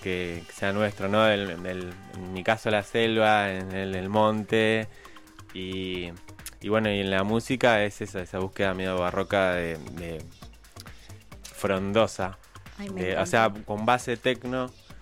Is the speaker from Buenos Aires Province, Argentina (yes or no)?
no; Misiones, Argentina; Bueno, yo soy de Misiones, Ríos de Entre Ríos.